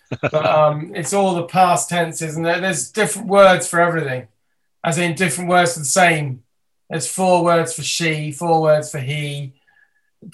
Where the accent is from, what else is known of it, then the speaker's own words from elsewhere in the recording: Wales, United Kingdom; I already do mindfulness, of course. I'm Welsh.